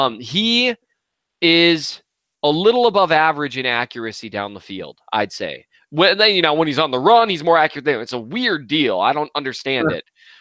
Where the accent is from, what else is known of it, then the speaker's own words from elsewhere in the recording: Minnesota, United States; I'm from Minnesota, and I was like, wow, that's a lot of snow.